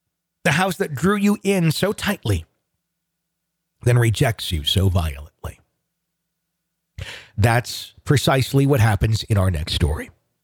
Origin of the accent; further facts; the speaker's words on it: Terre Haute, Indiana, United States; I grew up in North Terre Haute, Indiana.